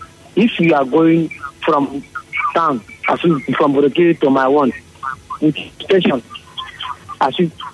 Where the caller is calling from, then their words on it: Andoni, Rivers, Nigeria; I'm calling from Andoni.